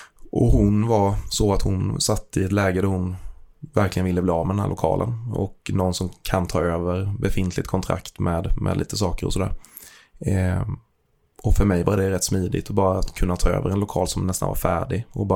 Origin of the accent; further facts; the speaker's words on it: Växjö, Kronoberg County, Sweden; also born or lived in Gothenburg; som sagt, 33 år gammal, snart 34. Född och uppvuxen på Teleborg här i Växjö. Men flyttade strax över 20 år gammal till Göteborg.